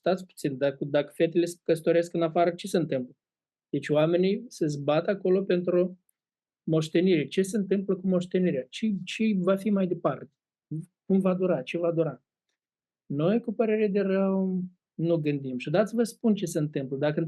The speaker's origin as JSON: {"language": "Romanian", "country": "Moldova", "said": "Construcțiile cum le facem noi, ele nu durează. Construcțiile aproape care. Ce avem noi în Republica Moldova, cel mai vechi?"}